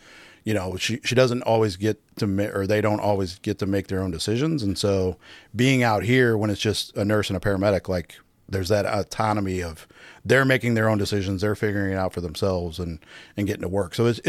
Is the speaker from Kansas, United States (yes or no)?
no; Granite City, Illinois, United States; I grew up in Granite City, Illinois.